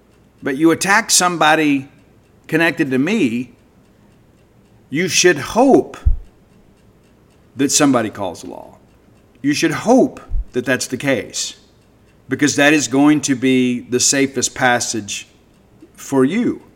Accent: the South, United States; and I grew up in the South where, you know, a lot of people, we don't call the law, right?

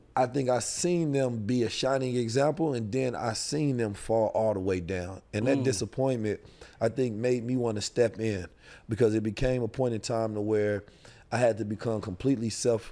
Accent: St. Louis, Missouri, United States; growing up in St. Louis, that's where I really got to understand the struggle of the everyday black man.

